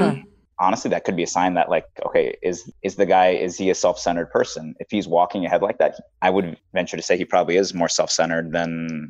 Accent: Midwest, United States; I grew up in the Midwest, and you even said that was a chivalrous move.

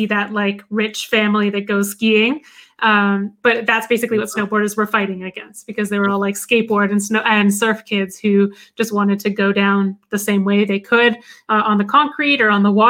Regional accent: West Coast, United States; born there; So I was born on the West Coast, which is a big, you know, ski area because there's a lot of the bigger mountains.

